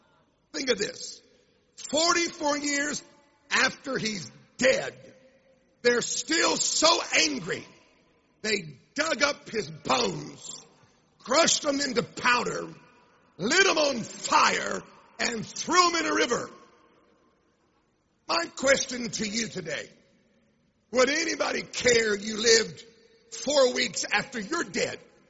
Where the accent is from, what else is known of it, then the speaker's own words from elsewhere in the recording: United States; accent: American; Am I talking too fast? My American accent hard to understand?